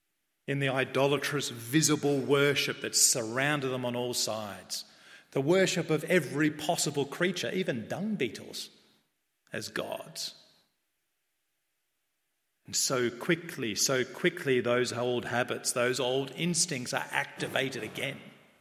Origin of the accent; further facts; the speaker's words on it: Altona, Victoria, Australia; I live in the eastern suburbs now, I grew up in Altona